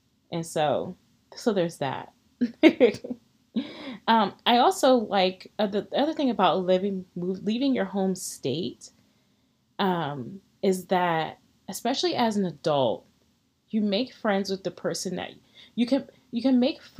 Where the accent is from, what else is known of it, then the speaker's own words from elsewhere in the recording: Baltimore, Maryland, United States; moved away; always still be home, I love Baltimore. I just feel like I've grown and learned so much by leaving my hometown.